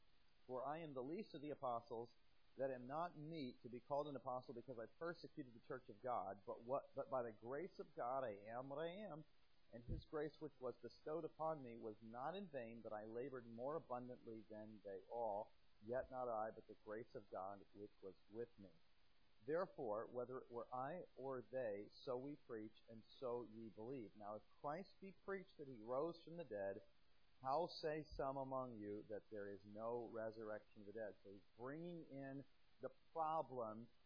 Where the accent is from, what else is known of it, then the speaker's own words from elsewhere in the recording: Midwest, United States; But I grew up in the Midwest, but the Northeast is different to me. The history that we have here, I don't think we've had history in the Midwest.